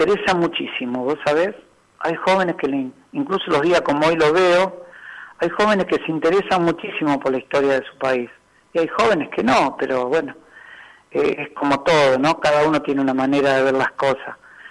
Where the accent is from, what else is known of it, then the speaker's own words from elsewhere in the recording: Argentina; siendo buenos argentinos